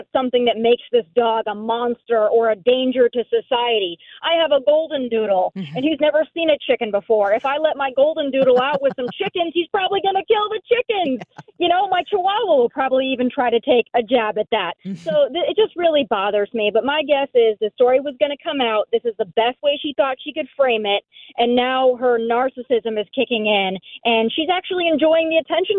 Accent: South Dakota, United States; If you know or not, I am from South Dakota.

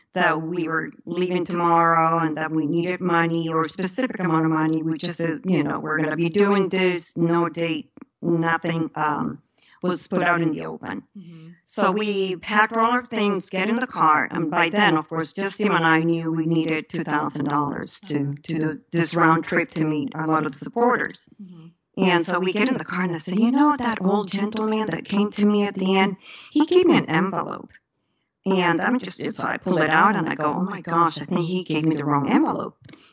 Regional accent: Peru; now in United States; I was born and raised in Peru.

